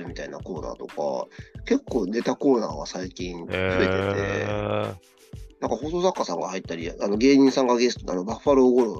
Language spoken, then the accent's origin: Japanese; Saitama, Japan; あの埼玉出身なので近いは近いんですけどね